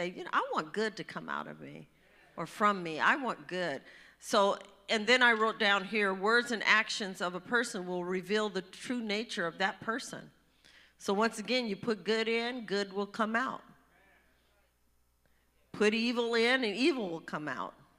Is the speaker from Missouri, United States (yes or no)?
no; Richmond, California, United States; also born or lived in Washington; because I grew up basically in California. And then we moved to Washington, then we moved back to California, the Bay Area. It was pretty rough, the neighborhood that I lived in. So it was just outside of Berkeley. We had Berkeley, Oakland, and I lived in Richmond.